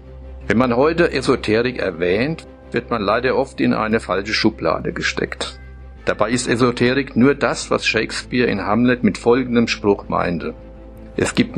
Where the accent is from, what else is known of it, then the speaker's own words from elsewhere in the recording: Oberroden, Hesse, Germany; born there; ich bin im Ortskern von Oberroden geboren und nicht in einer Klinik. Genauer, ich erblickte das Licht der Welt dort, wo heute meine Hausbar steht.